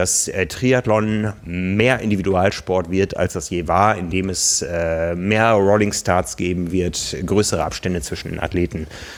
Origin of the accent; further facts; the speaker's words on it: Osnabrück, Lower Saxony, Germany; now in Hamburg, Germany; Also ich weiß aus meiner Heimatstadt Osnabrück, da war immer der 1. Mai, war Eröffnung.